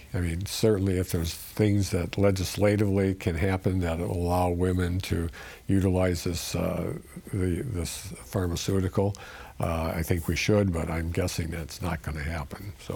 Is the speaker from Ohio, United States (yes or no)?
no; Wisconsin, United States; I've known Adam for a long time. I'm from Sheboygan County.